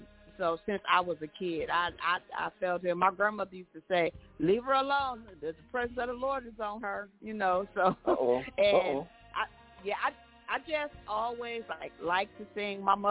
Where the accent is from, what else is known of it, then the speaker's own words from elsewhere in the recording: Flint, Michigan, United States; Born and raised in Flint.